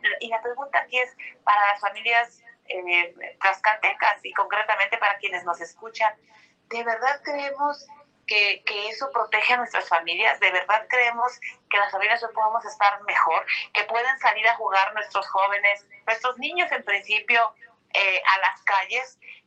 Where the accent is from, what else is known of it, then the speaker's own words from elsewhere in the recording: Mexico; Hemos perdido toda capacidad de asombro como mexicanos.